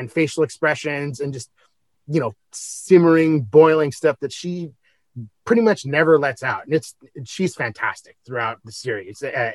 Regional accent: Kingston, Washington, United States; I grew up in Kingston, Washington, which, you know, more or less is pretty much the same size as Twin Peaks, minus like a really fancy hotel.

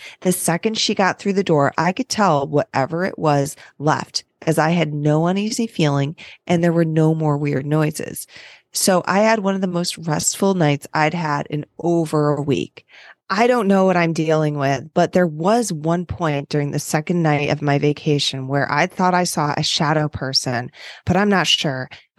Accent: Rochester, New York, United States; Hello, Britt. … I'm from Rochester, New York.

